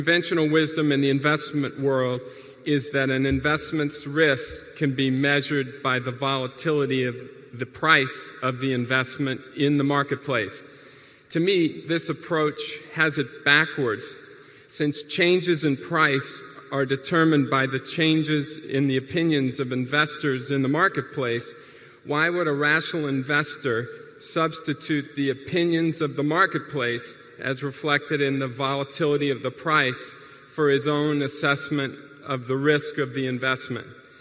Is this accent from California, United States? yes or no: yes; Los Angeles, California, United States; from Los Angeles.